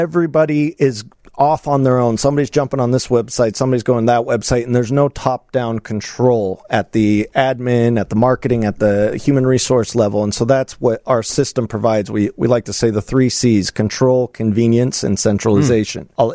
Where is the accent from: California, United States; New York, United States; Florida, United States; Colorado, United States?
Colorado, United States; Denver; now in Chicago, United States; I'm originally from Denver. I've kind of lived all over the world for many years. And I, like I said, moved here to Chicago 5 years ago.